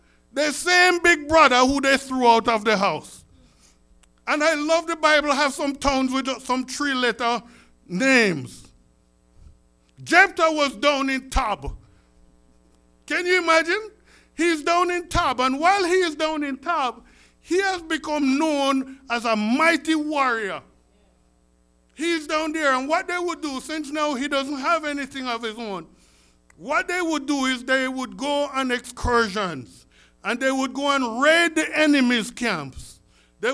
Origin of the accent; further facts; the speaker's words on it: Jamaica; when I was growing up in Jamaica